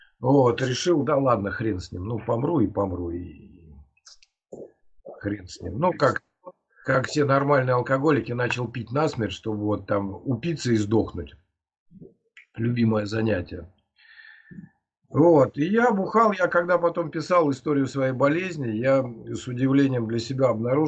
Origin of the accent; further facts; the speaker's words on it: Kaliningrad, Kaliningrad Oblast, Russia; я алкоголик, вот, я из Калининграда.